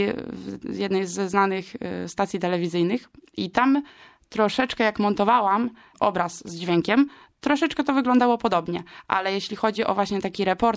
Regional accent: Gdańsk, Pomeranian Voivodeship, Poland; ja z Gdańska, więc to nie jest problem.

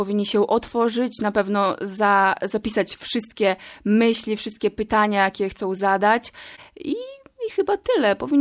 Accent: Podlaskie Voivodeship, Poland; bo ja pochodzę z Podlasia, więc tak naprawdę miałam jedną możliwość pojechania do domu

